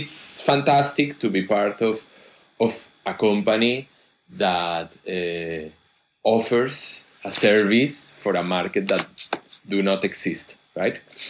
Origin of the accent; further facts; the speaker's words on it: Colombia; also born or lived in Spain; I come from Colombia. But then I lived in several places, and I work in several places, including Spain. In Bogota, in Colombia, I studied mathematics